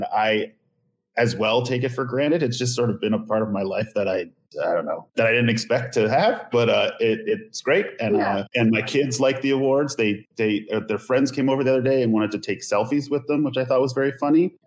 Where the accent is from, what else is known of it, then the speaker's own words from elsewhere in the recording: New York, United States; I grew up on Long Island. I played the saxophone.